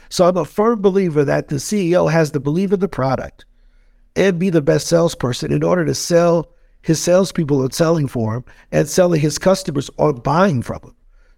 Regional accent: East St. Louis, Illinois, United States; Yeah, so born and raised in East St. Louis, Illinois.

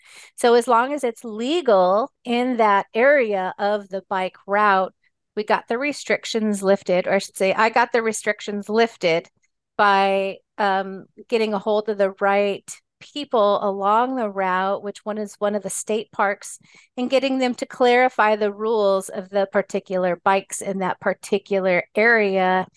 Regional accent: California, United States; also born or lived in Seattle; So when I moved from Seattle after my diagnosis back down to California, where I was born and raised, I started writing in Bike MS Bay to Bay.

